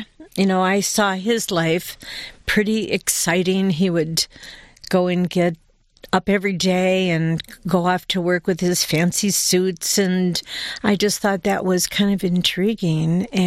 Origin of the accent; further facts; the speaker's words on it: Detroit, Michigan, United States; Well, I grew up in Detroit. I was the oldest of six children, and my father was an entrepreneur. And my parents were both immigrants to this country.